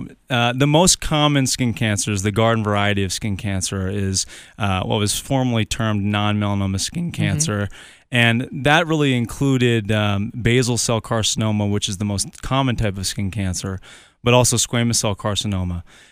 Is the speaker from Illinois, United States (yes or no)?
no; Pennsylvania, United States; You know, I'm from Western Pennsylvania, and, you know, there's plenty of skin cancer